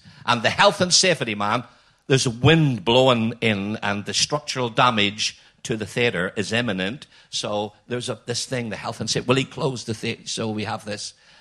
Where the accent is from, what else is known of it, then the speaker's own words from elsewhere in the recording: Northern Ireland, United Kingdom; we're both from Northern Ireland.